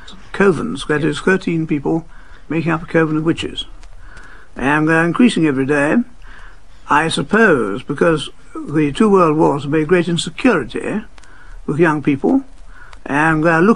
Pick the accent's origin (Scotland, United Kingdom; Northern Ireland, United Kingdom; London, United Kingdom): London, United Kingdom; born there; I was born in London.